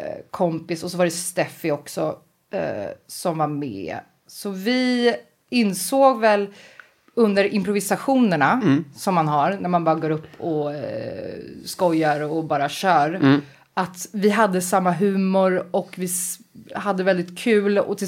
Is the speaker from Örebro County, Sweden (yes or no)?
yes; Kumla, Örebro County, Sweden; jag är från Örebro, men nej, jag är ju utanför Örebro, Kumla området